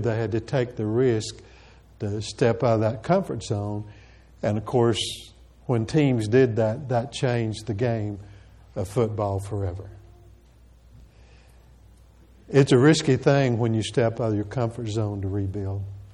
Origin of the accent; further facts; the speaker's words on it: Tennessee, United States; I grew up here in East Tennessee. Growing up in East Tennessee, you know what, you know, Tennessee football is all about and everything like that.